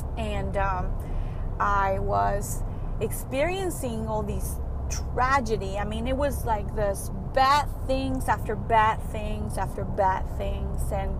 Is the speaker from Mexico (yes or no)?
yes; Oaxaca, Mexico; English is a second language; now in United States; I've lived in the South for about 10 years. My family is a Hispanic, is Mexican, in a small city called Oaxaca, in the south of Mexico.